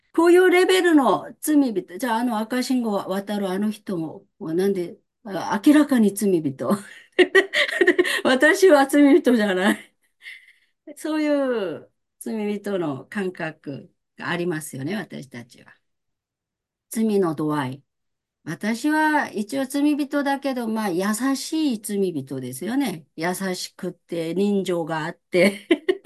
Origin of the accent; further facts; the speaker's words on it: South Korea; Japanese is a second language; 韓国は、私韓国出身ですけど